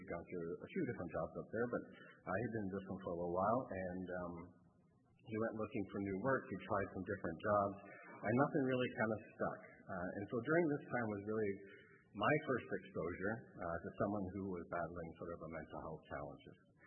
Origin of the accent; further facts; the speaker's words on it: Haliburton, Ontario, Canada; But growing up in Halliburton, I think sort of the impact of, when I think about growing up as a kid there, one of the impacts of that, because it's a small town, is that really my brother